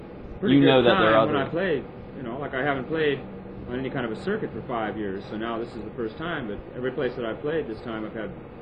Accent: Pacific Northwest, United States; And I'm not a good old boy from the South. I'm from the Northwest all my life.

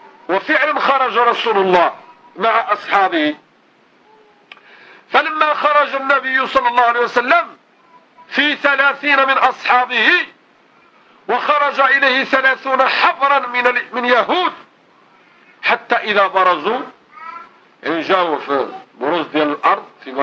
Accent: Morocco; اللي يصبح الآن عندنا في المغرب العر أرخص شيء بلا ثمن للأسف.

